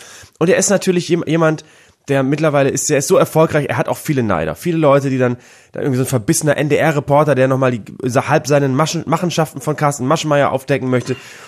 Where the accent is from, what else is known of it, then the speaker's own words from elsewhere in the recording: Bremen, Germany; aus Bremen-Nord, meinem Heimatort